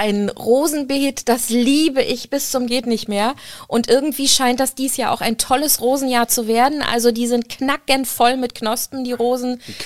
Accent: Rostock, Mecklenburg-Vorpommern, Germany; aber ich bin in Rostock groß geworden

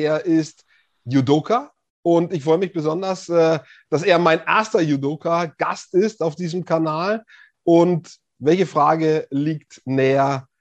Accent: Hof, Bavaria, Germany; Jetzt kommen wir aus derselben Stadt grundsätzlich, leben beide nicht mehr dort, aber wir sind beide aus Hof

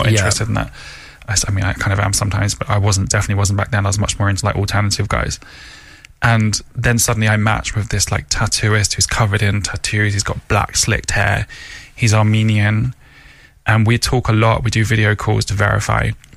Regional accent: Ireland; I should say Irish because I am Irish.

